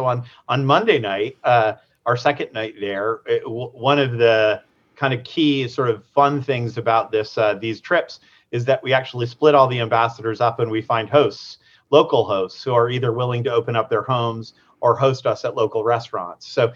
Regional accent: Boston, Massachusetts, United States; I am really, really excited to do a deep dive into my hometown. And we'll be taking these ambassadors to from everything to Harvard and MIT to the Kennedy Library and Fenway Park

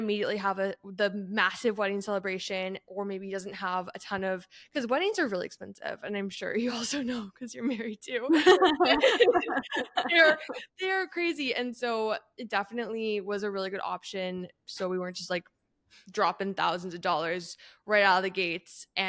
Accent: Canada; I grew up in Canada where a lot of my childhood was outdoors doing different super active things

